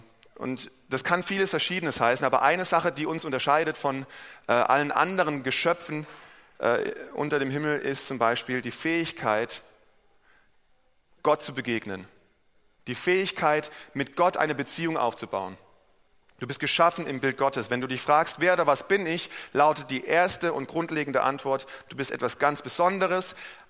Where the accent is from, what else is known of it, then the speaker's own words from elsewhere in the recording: Germany; dann sage ich erstmal, ich bin Deutscher, ich bin Lehrer, ich bin Gemeindeleiter, ich bin Ehemann, ich bin Vater.